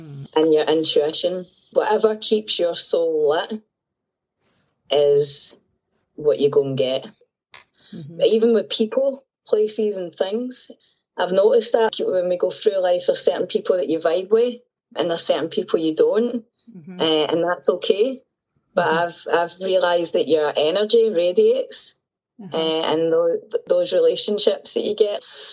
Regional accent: Glasgow, Scotland, United Kingdom; I'm 35 and I'm from Glasgow.

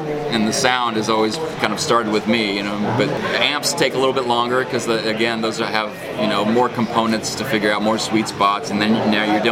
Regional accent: California, United States; I've played in bands like growing up in California, you know, in high school and college and stuff.

